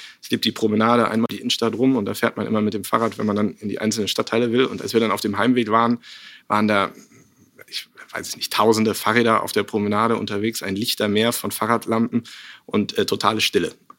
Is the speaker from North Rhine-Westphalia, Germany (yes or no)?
yes; Aachen, North Rhine-Westphalia, Germany; born there; Ich bin gebürtiger Aachener, Vater von zwei Kindern, von Hause aus immer Fußballfan gewesen, komme aus einer fußballbegeisterten Familie.